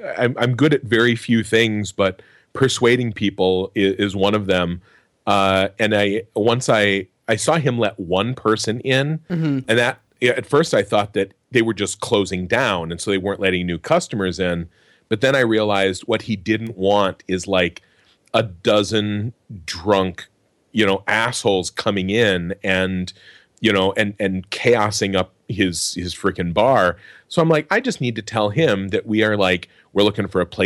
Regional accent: Midwest, United States; You know, I have a reciprocity thing because I'm from the Midwest.

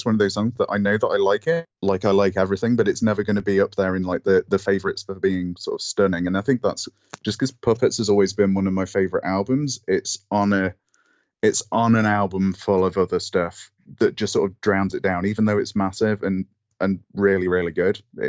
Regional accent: Derby, East Midlands, United Kingdom; I'm originally from Derby, which is just next to Nottingham.

